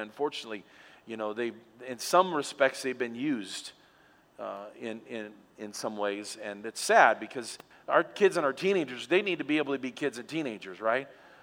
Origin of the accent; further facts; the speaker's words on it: West Coast, United States; I grew up on the West Coast. I can make fun of it.